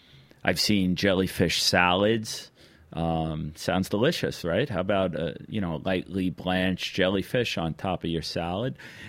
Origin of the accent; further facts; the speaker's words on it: New York, United States; I was going to be funny and say, hey, we're from New York.